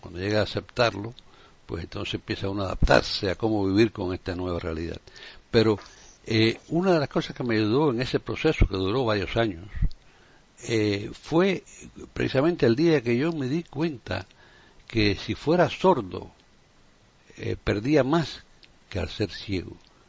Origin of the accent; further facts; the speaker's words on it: Havana, Cuba; moved away; que el país que conozco mejor, que es donde nací, en Cuba, antiguamente había un sitio para ciegos en La Habana, por lo menos, que es donde yo vivía, donde nací.